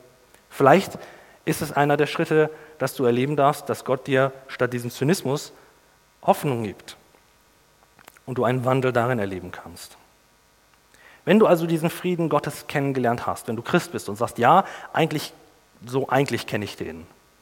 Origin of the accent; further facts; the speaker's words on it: Baden-Württemberg, Germany; und zwar komme ich ja aus dem Schwarzwald, und da, wo ich herkam, gab es ein Wildschweinproblem.